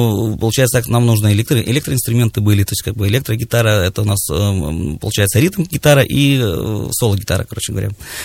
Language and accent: Russian; Novosibirsk, Novosibirsk Oblast, Russia; есть города, где мы вот сами из Новосибирска